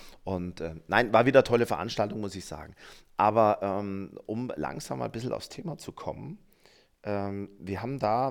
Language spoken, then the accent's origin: German; Baden-Württemberg, Germany; Wir können, also in meiner Heimat sagt man, wir können alles außer Hochdeutsch.